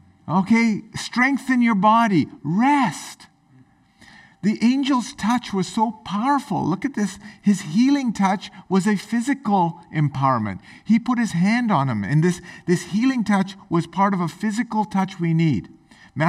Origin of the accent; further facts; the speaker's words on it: United Kingdom; I'm British.